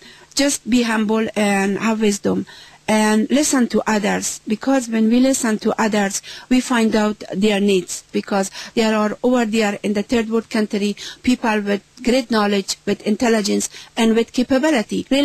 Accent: Afghanistan; You know, when I grew up in Afghanistan as a child

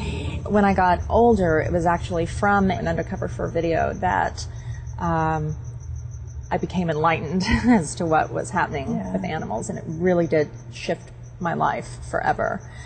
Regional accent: Tennessee, United States; Growing up in Tennessee, I grew up on a hill with a forest for a backyard. Mm-hmm. Basically where I lived was the foothills of the Appalachians

